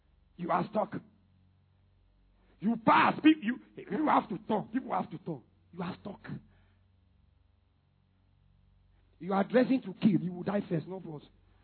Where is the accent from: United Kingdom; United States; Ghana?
Ghana; Northern Region; Me, I grew up in the north. Me, I'm from Ghana. I'm from Ghana.